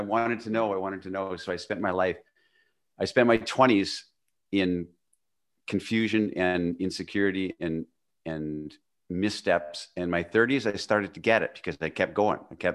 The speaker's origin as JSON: {"language": "English", "country": "Canada", "tie": "born or raised there", "said": "I was born and raised in Northwestern Canada in the wilderness, basically."}